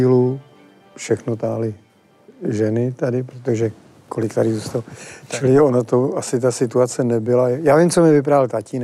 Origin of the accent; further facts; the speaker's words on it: Prague, Czechia; řeknu mi to jako nabubřelý Pražák?